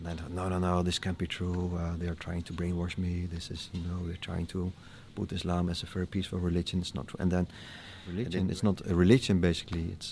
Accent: Netherlands; No, I'm from the Netherlands. I live in The Hague. It's near Amsterdam. It's the third city of the Netherlands.

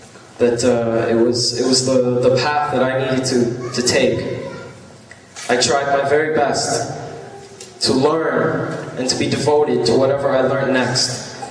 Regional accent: Canada; My mother is Christian. My father is Muslim. I grew up here in Canada. My background is Kuwaiti.

